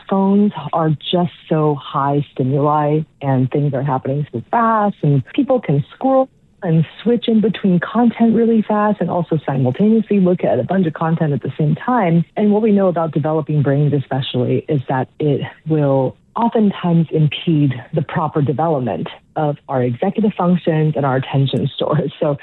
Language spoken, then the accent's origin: English; Taiwan; Little growing up in Taiwan.